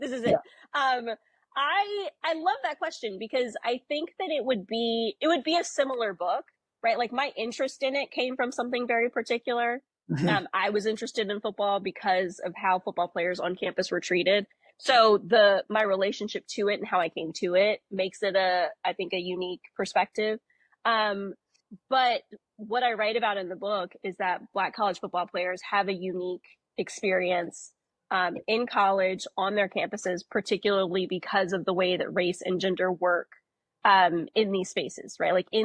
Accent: Greensboro, North Carolina, United States; living in North Carolina, growing up around Duke, UNC, State, Wake Forest. Oh. I grew up in Greensboro, so the ACC played there every year.

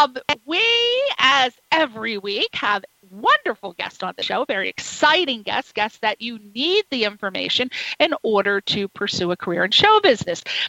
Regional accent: East Coast, United States; because I have an accent. I'm from the East Coast. I have an accent.

